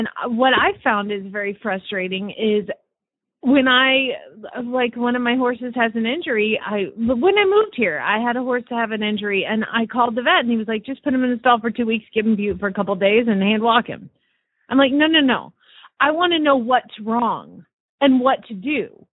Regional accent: Georgia, United States; I'm from Georgia, my friend. I get it.

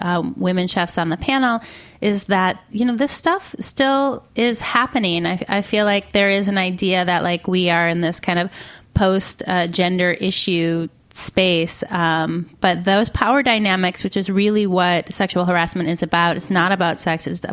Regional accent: Midwest, United States; I'm from the Midwest, so I came to the spice game a little late.

